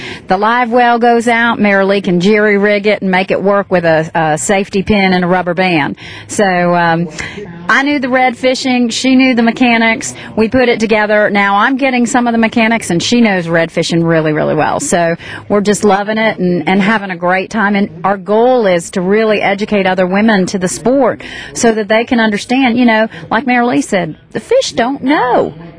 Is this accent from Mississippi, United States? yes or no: no; Ocala, Florida, United States; I'm from Cedar Key. Actually, I'm from Ocala, but Cedar Key, Yankee Town, Crystal River, I redfished there all growing up.